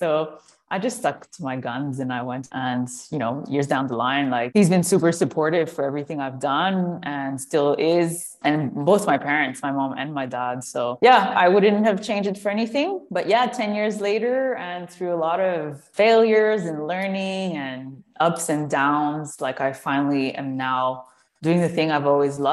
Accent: Montreal, Quebec, Canada; moved away as an adult; I was born and raised in Montreal, lived there for 25 years, and then left 10 years ago.

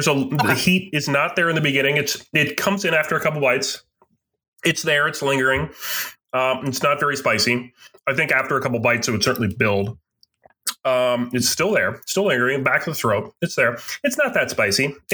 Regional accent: New Hampshire, United States; Let's talk about my home state of New Hampshire.

